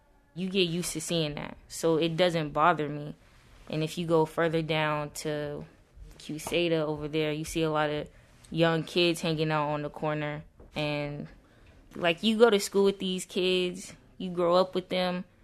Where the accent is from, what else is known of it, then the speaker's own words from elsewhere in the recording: San Francisco, California, United States; I grew up here in Bayview Hunters Point.